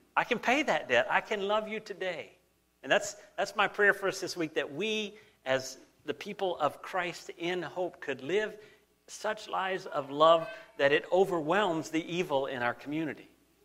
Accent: United States; now in Canada; I couldn't work as a Canadian, because I wasn't a Canadian, I was an American at that point.

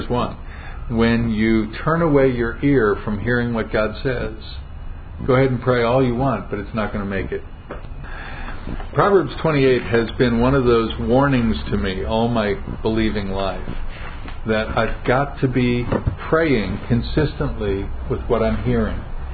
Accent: United States; And as an American, I still hear the word scheme, meaning a trick

